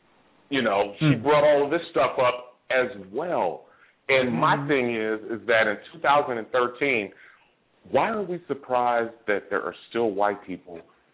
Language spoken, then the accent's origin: English; California, United States; now in Atlanta, United States; I live in Atlanta, Georgia. I'm not from Atlanta, Georgia. I've been here since 2002. I'm from the Bay Area.